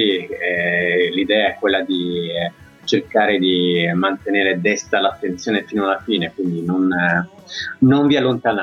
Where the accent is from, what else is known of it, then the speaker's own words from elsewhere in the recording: England, United Kingdom; now in Italy; tre componenti della band su sei sono nati e cresciuti in Inghilterra, tra cui anche io, per cui sono bilingue, a volte mi sento più, come dire, a mio agio a parlare in inglese.